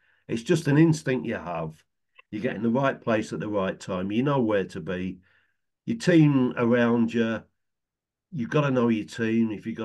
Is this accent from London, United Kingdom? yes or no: no; Boston, East Midlands, United Kingdom; born there; I was born in Lincolnshire, a town called Boston.